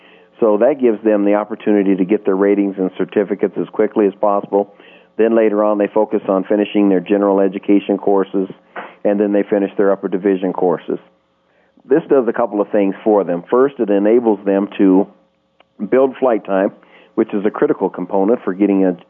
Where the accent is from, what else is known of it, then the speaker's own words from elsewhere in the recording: Wyoming, United States; I know that as a young man growing up in Wyoming, I was told that I couldn't fly because I wore glasses.